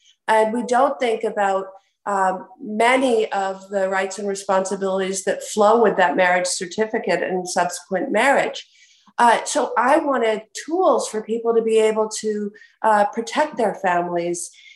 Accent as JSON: {"language": "English", "region": "Wisconsin", "country": "United States", "said": "like my home state of Wisconsin"}